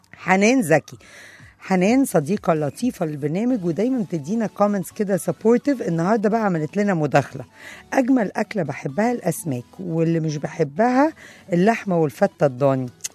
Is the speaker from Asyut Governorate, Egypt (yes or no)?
no; Mansoura, Dakahlia, Egypt; احنا جماعه من المنصوره فاحنا عندنا اكل البط ده شيء مهم جدا جدا جدا.